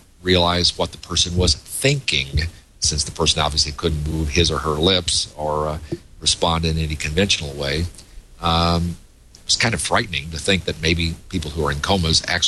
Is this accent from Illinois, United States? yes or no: yes; Mount Vernon, Illinois, United States; they don't really want to cover what happens in my hometown of Mount Vernon, Illinois, population 18,000, who died, who was born.